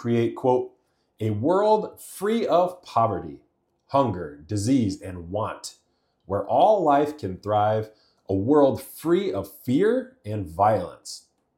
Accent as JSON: {"language": "English", "region": "Illinois", "country": "United States", "said": "I also talked about a bill that was proposed last year in my home state of Illinois"}